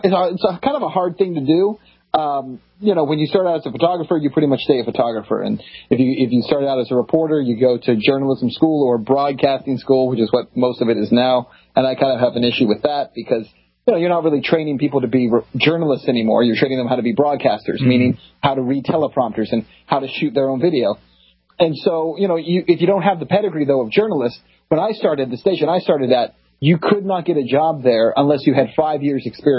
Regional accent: Texas, United States; No, I'm actually from West Texas.

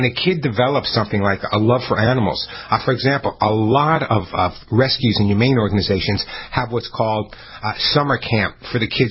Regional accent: Bronx, New York, United States; Originally, yeah. Originally from the Bronx, yeah.

